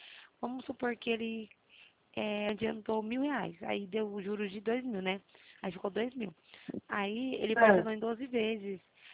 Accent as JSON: {"language": "Portuguese", "region": "São Paulo", "country": "Brazil", "said": "eu sou de São Paulo."}